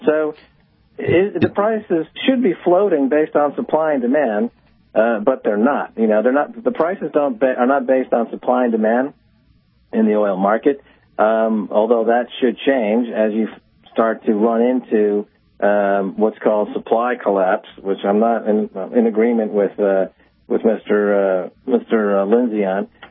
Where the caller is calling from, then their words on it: Paris, Île-de-France, France; I'm calling you from Paris